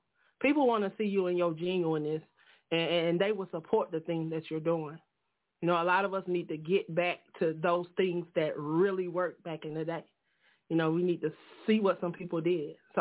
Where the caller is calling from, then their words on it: Atlanta, Georgia, United States; I'm calling from Atlanta today.